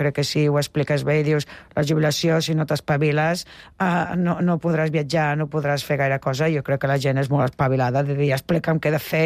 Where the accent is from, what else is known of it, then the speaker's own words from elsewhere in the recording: Tarragona, Catalonia, Spain; Jo, que soc de Tarragona